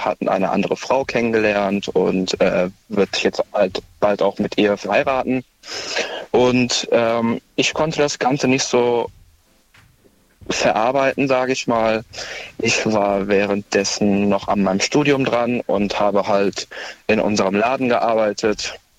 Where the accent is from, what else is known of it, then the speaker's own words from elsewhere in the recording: North Rhine-Westphalia, Germany; Ich komme aus der Nähe Köln.